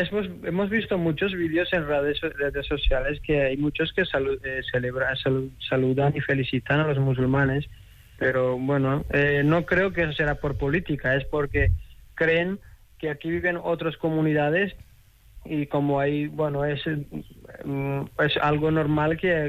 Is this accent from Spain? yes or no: yes; Barcelona, Catalonia, Spain; yo soy un ciudadano barcelonés